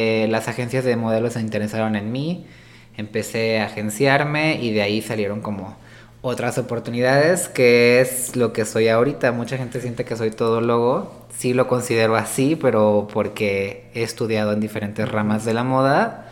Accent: Xalapa, Veracruz, Mexico; born there; now in Coatepec, Mexico; Tengo 28 años, creo que ya lo dije, y pues nada, nací aquí en Jalapa, vivo en Coatepec

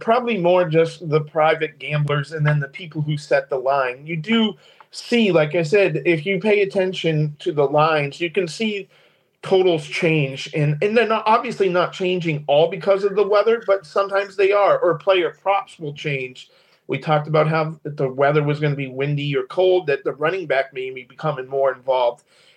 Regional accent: Massachusetts, United States; My hometown right near Worcester, Massachusetts, had their biggest snowstorm in record in early to mid-December.

